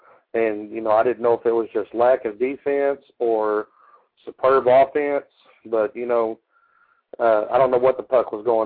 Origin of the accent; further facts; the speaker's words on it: Fort Worth, Texas, United States; Well, I was born and raised in Fort Worth, so that's close enough to the Rangers for me.